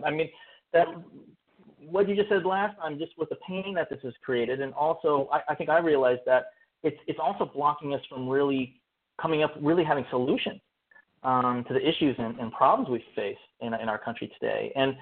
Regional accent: Berkeley, California, United States; growing up in Berkeley as such a liberal place, I saw how out of balance certain people were in Berkeley

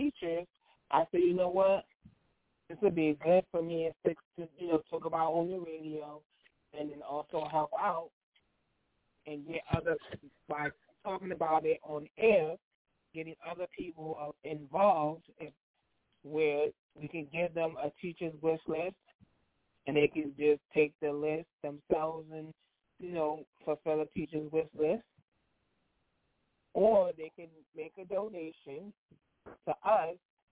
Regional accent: New York, United States; I'm originally from New York, so I would help a teacher in New York, a teacher in Jersey.

